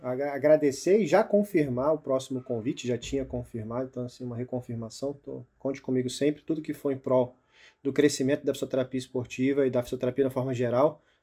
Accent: Rio de Janeiro, Brazil; E eu não tenho como não dizer agora que eu sou carioca, mas também sou nordestino, tá?

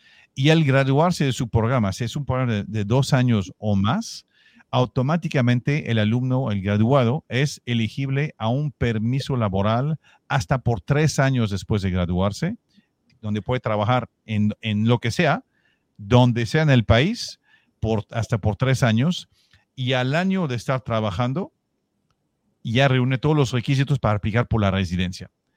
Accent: Quebec City, Quebec, Canada; first language French; Spanish is a second language; now in Mexico; Soy de Quebec, sí. Soy de la ciudad de Quebec y estudié en Montreal, en la universidad. Entonces, llegué a México

